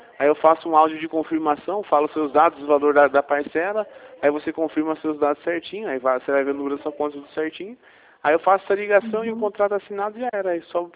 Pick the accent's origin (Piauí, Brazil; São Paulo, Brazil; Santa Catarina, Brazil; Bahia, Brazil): São Paulo, Brazil; Campinas; eu sou aqui de Campinas, né? Eu falo da central aqui de Campinas.